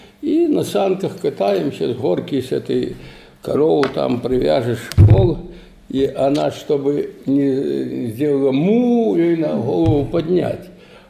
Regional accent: Mogilev Region, Belarus; Деревня Каменка. Вот, Шкловский район, Могилевской области, в Беларуси я всю войну окончал. Я сам белорус.

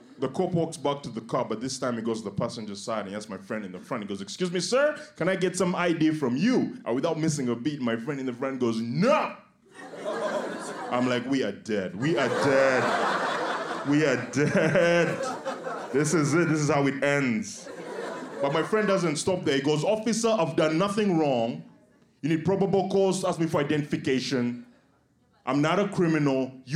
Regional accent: Uganda; I grew up in East Africa. I have a healthy fear of any sort of authority, especially the police.

